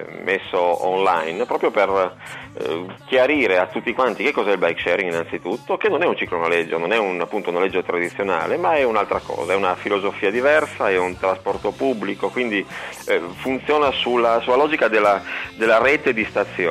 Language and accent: Italian; Turin, Piedmont, Italy; Siamo tutti di Torino, abitiamo a Torino